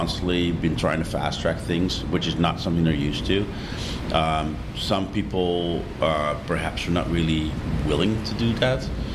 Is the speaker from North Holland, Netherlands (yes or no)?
yes; Amsterdam, North Holland, Netherlands; English is a second language; because I'm European, I'm from Amsterdam